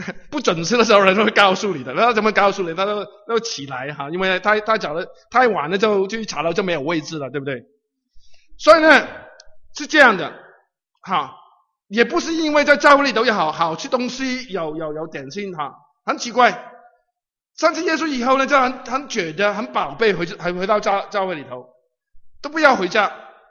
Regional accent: Guangdong, China; 我们广东人呢，有个习惯，对不对？

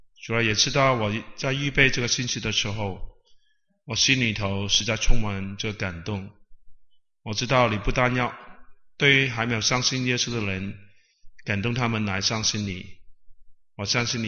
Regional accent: Guangdong, China; 其实这句呢是我们广东人很喜欢唱一首歌啊。

